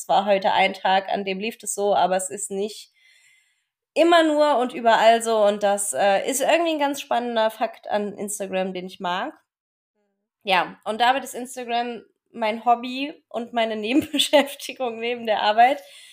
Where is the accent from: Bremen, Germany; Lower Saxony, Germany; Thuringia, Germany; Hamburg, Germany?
Thuringia, Germany; Weimar; War erst in einer Kleintierpraxis in Erfurt in der Nähe von meiner Heimatstadt Weimar